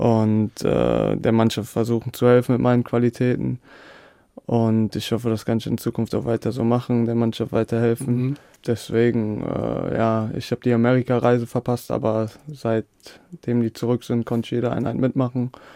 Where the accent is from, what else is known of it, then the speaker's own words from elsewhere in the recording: Düsseldorf, North Rhine-Westphalia, Germany; Und vor Gladbach war ich in einem kleineren Verein bei uns in Unterrad in Düsseldorf.